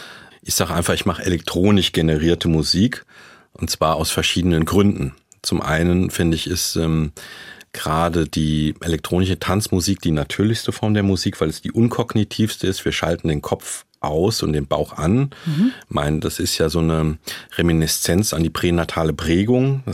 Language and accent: German; Rhineland-Palatinate, Germany; also born or lived in Bonn / Hamburg; Westerwald, das ist meine Heimat, da habe ich alles, kenne alles, da bin ich drauf konditioniert. Das ist was, was mir Identität gibt und Halt gibt und wo ich auch meine Batterien gut aufladen kann. Und deswegen bin ich wieder dahin zurückgegangen und wohne jetzt da in einem wunderschönen Naturschutzgebiet.